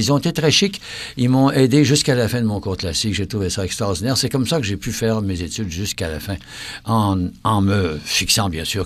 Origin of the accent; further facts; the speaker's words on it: Montreal, Quebec, Canada; comme moi, je viens de Villemar-Saint-Henri, tout ça, sud-ouest de Montréal, et puis on n'avait pas beaucoup d'argent.